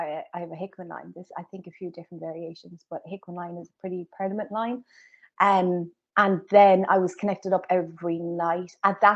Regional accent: Cardiff, Wales, United Kingdom; born there; So I guess if I go back to the very beginning, I was born in Cardiff

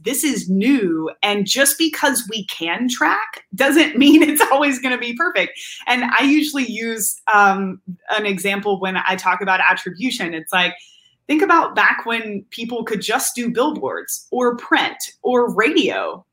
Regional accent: Danville, Kentucky, United States; moved away as an adult; also born or lived in Telluride, Colorado; now in Amsterdam, Netherlands; we grew up in Danville, Kentucky together.

